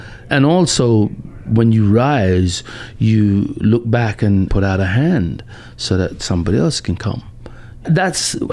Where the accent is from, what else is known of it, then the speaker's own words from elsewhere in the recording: Lewisham, London, United Kingdom; Southeast London, yeah.